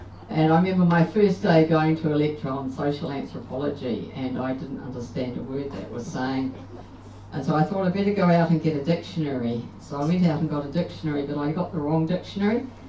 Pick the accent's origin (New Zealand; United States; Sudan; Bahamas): New Zealand; I'm from New Zealand, but I've been working in the bush.